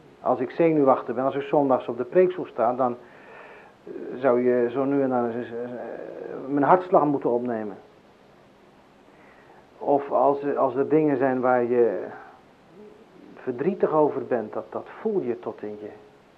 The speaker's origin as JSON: {"language": "Dutch", "region": "Zeeland", "country": "Netherlands", "said": "Ik weet wel, ik kom dan uit Zeeland"}